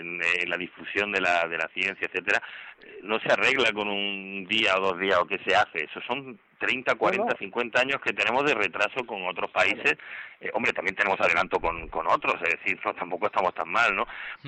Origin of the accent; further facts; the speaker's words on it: Granada, Andalusia, Spain; que se puede tocar en Granada, yo soy granadino